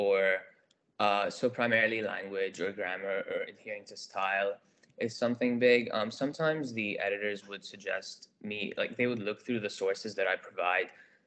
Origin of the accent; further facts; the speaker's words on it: Lebanon; I grew up abroad. I grew up in Lebanon